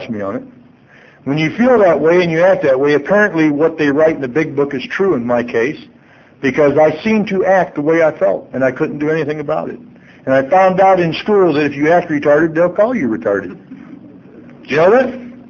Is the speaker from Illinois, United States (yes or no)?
yes; Illinois, United States; I'm from Illinois, and I'm sure the law is the same here.